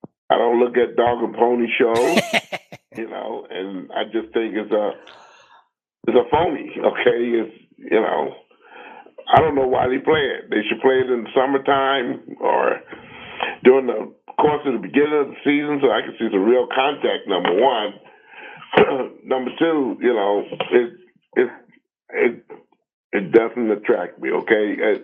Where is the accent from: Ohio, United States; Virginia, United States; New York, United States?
Ohio, United States; Cincinnati; I'm from Cincinnati because my mother's from Kentucky. Louisville's right nearby.